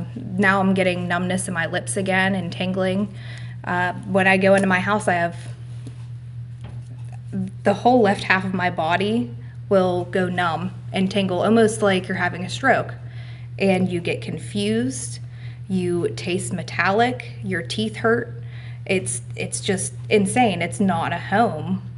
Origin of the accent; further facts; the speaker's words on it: Darlington, Pennsylvania, United States; I grew up in Darlington, Pennsylvania, and that is right on the line of East Palestine.